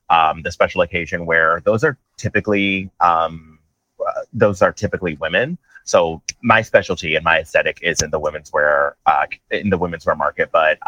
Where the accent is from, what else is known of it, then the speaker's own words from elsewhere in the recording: Queens, New York, United States; born there; I was born in Queens, New York, and my parents like immigrated here from Jamaica.